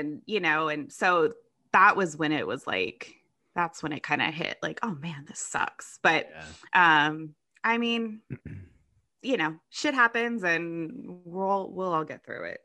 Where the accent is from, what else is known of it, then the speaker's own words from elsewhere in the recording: San Jose, California, United States; So I'm from San Jose, which is in the Bay Area.